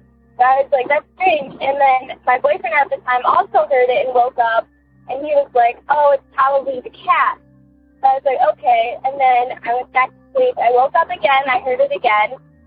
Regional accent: Ohio, United States; I'm from Ohio.

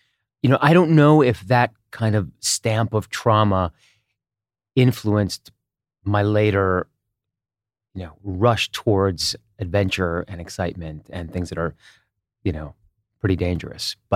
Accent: Israel; now in United States; I grew up partly in Israel, and we moved back to the U.S. in 1989.

